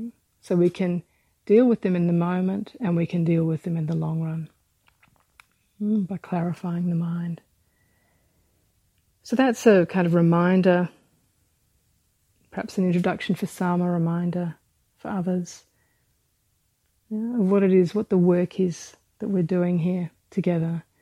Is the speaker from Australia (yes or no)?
yes; Australia; I know from growing up in Australia